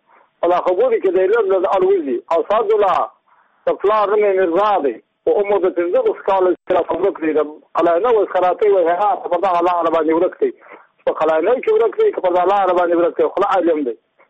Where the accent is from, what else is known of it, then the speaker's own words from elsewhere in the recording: Muqur, Badghis, Afghanistan; زه بختل د بادغیس ولایت یم د مقر د ولسوالۍ یم.